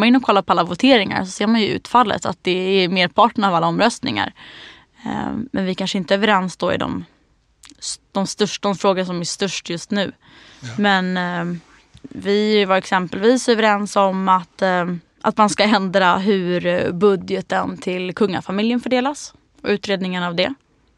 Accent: Lidingö, Stockholm County, Sweden; Men jag är uppvuxen på Lidingö.

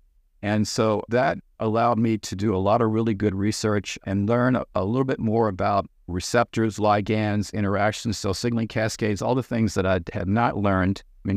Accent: Richmond, Virginia, United States; I grew up in Richmond, Virginia, and my lifelong passion was to become an architect.

